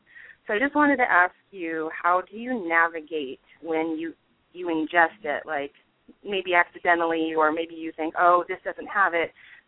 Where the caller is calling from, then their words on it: Brooklyn, New York, United States; Brooklyn.